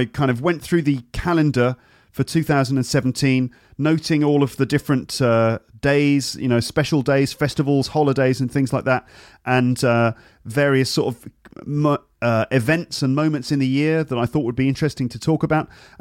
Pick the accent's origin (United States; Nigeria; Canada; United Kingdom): United Kingdom; England; I'm from England